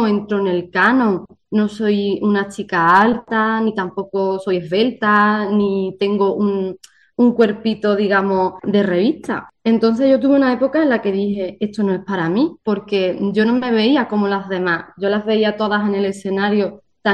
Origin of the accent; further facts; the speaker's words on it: Estepa, Andalusia, Spain; Así que ya sabéis que … significa la danza de Estepa, mi pueblo.